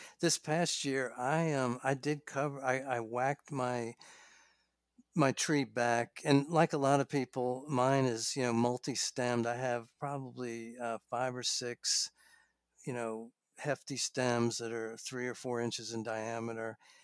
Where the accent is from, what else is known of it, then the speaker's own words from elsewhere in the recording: New York, United States; I mentioned when I grew up in New York, I would see that, that a lot of gardeners would, they would maintain their fig trees